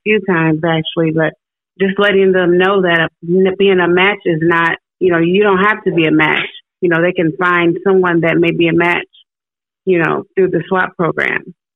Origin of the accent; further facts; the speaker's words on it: Michigan, United States; moved away as an adult; now in Huntsville, United States; No, I'm actually from Michigan, but I relocated to Huntsville about 13 years ago.